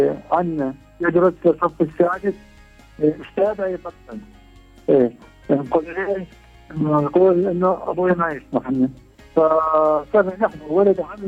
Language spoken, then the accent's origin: Arabic; Syria; أنا حتى في عندنا في سوريا اسمه جابي بالنقل الداخلي